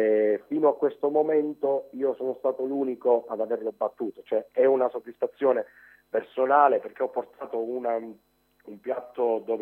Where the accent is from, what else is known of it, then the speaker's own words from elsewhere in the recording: Acri, Calabria, Italy; Sono calabrese, Acri in Calabria, quindi sono fiero di essere calabrese come tutti i calabresi.